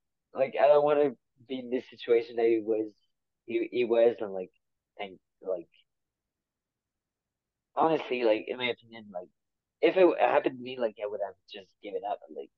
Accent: Canada; oh, I need to be careful because I'm Canadian.

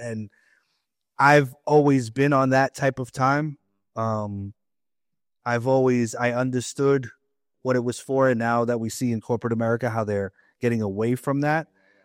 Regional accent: New York, United States; And I'm from New York

